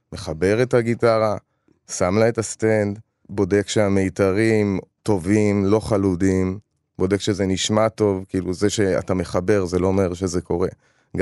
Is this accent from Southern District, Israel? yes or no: no; Tel Aviv, Tel Aviv District, Israel; גדלתי בתל אביב, אז גדלתי, הסתובבתי עם מקומות שמוזיקאים מסתובבים בהם.